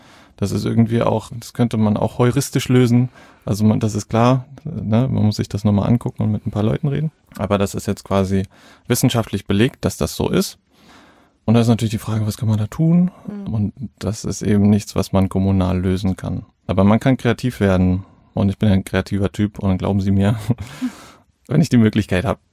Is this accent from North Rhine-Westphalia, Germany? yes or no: no; Rhineland-Palatinate, Germany; Also ich bin in der Pfalz aufgewachsen.